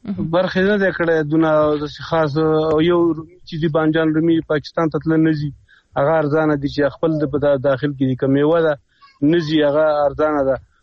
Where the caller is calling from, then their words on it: Kabul, Afghanistan; سلامونه احترامات د کابل خار نه